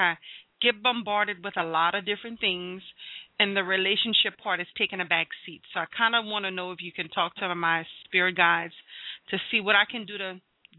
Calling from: Louisiana, United States; Louisiana.

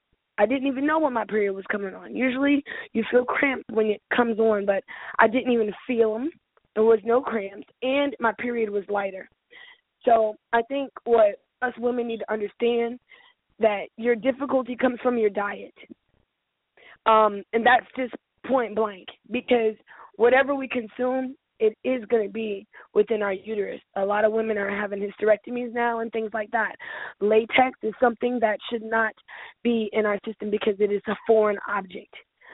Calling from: Atlanta, Georgia, United States; I'm calling, actually in Atlanta, Georgia right now.

